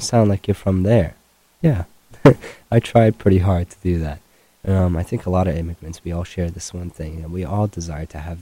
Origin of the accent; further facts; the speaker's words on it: Jordan; That was the only thing I knew growing up in Jordan.